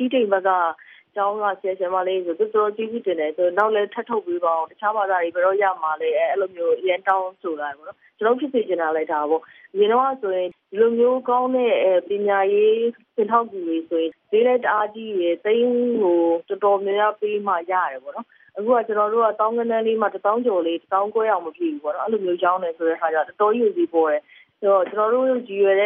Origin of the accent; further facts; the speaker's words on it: Yangon, Yangon Region, Myanmar; ကျွန်တော်ဆိုရန်ကုန်မှာပဲမွေးရန်ကုန်မှာပဲကြီး